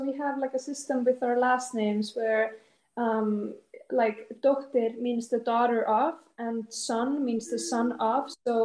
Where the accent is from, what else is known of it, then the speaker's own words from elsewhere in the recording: Iceland; if I just talk first about how my living in Iceland shaped things, I'm still figuring that out.